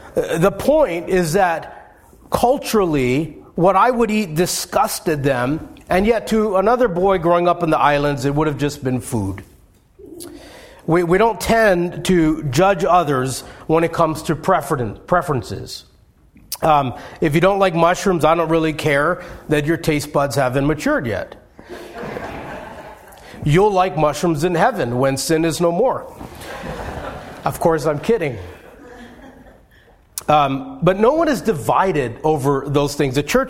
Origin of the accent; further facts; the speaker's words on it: Hawaii, United States; Growing up in Hawaii, I ate just about anything from the ocean.